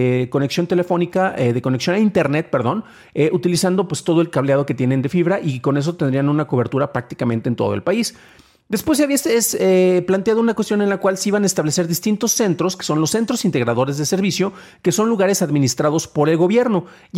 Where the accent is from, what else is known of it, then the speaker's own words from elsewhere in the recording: San Juan de los Lagos, Jalisco, Mexico; el código postal de mi ciudad natal, San Juan de los Lagos, Jalisco